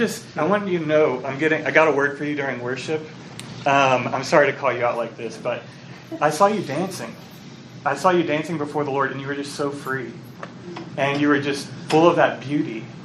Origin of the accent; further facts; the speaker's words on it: Louisiana, United States; now in Selma, United States; No, I mean, I live in Selma, Alabama. I'm from Louisiana.